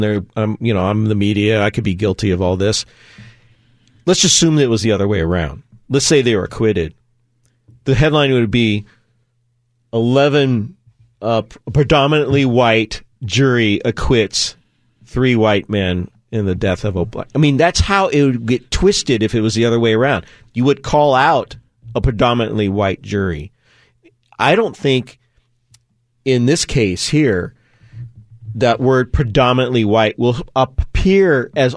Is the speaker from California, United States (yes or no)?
yes; Santa Barbara, California, United States; I grew up in Santa Barbara. They took the main street in Santa Barbara, and again, it's California.